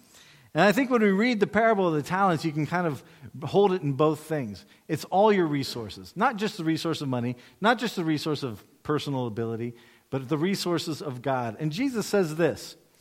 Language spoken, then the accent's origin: English; United States; I'm here as an American.